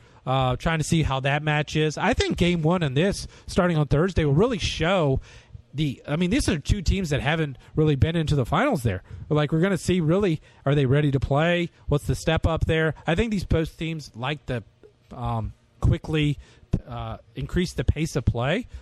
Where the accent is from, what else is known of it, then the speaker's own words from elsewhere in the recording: Virginia, United States; Hey, Live Virginia. Back shout out to my home state.